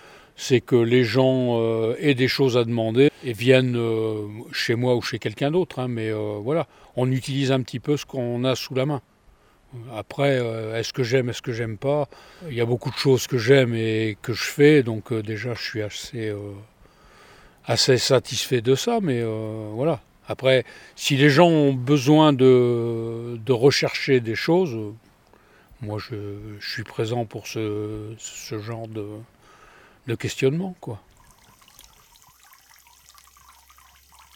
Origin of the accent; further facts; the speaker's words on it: Nouvelle-Aquitaine, France; Charente.